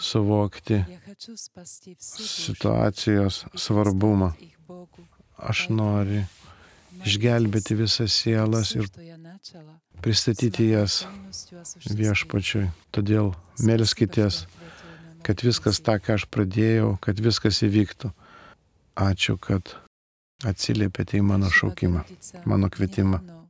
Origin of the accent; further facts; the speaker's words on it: Slovakia; born there; Lithuanian is a second language; Aš gimiau Slovakijoje, kaip ir daugelis komunistinėje šalyje